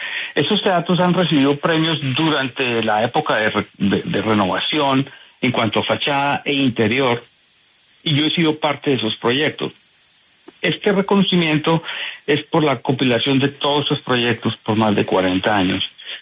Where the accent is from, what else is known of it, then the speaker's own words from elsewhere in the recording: Colombia; moved away as an adult; now in United States; me fui de Colombia en el 84